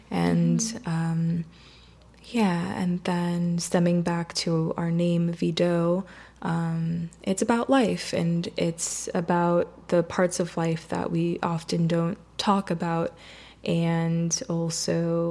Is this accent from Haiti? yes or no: no; Puerto Rico; I'm from Puerto Rico, and in Puerto Rico, like our indigenous nation is Taíno, so which is also part of my ancestry and my heritage.